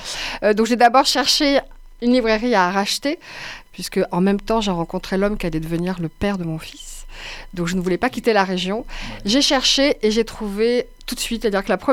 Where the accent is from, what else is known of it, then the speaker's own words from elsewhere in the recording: Bordeaux, Nouvelle-Aquitaine, France; born there; Oui, je suis née à Bordeaux. Mon père était fils de réfugiés républicains.